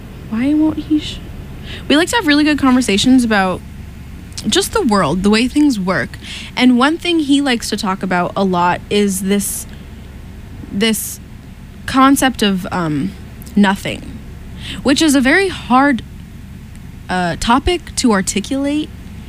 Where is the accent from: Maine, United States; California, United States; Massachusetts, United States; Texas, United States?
Massachusetts, United States; Somerville; I'm from Boston. I grew up in Somerville and, you know, the surrounding areas.